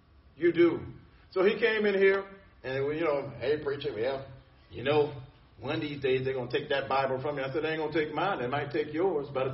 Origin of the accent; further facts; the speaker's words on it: New Jersey, United States; born there; I was born in America. I was born in New Jersey. Been American all my life.